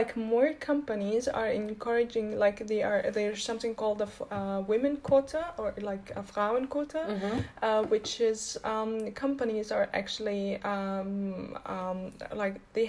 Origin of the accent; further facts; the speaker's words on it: Egypt; now in Berlin, Germany; Well, I'm from Egypt, and I have been living in Berlin for 4 years.